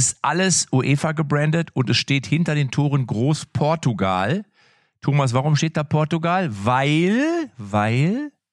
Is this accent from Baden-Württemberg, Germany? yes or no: no; North Rhine-Westphalia, Germany; Ich komme aus der Region